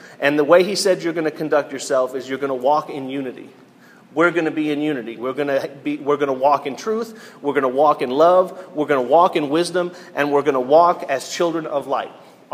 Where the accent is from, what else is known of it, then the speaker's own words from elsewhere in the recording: New York, United States; I was going to use the New York Yankees because I'm a New Yorker